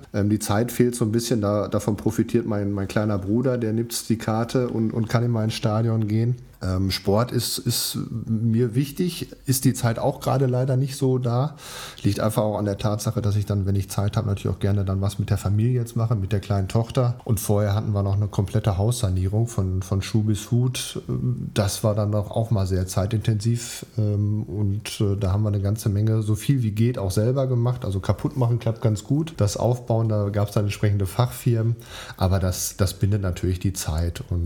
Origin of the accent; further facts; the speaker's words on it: Werl, North Rhine-Westphalia, Germany; born there; Das bin ich nicht in Hamm, das bin ich in Werl, der kleinen Wallfahrtsstadt Werl, Kreis Soest.